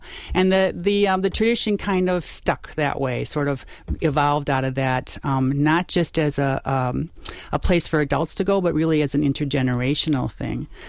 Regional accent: Green Bay, Wisconsin, United States; I grew up in Green Bay, and of course that's where we get the wonderful lake perch

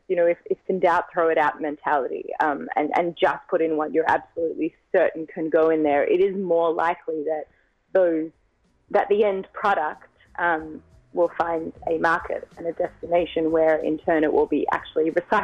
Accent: Australia; as you can probably tell, I'm not from the US, I'm Australian.

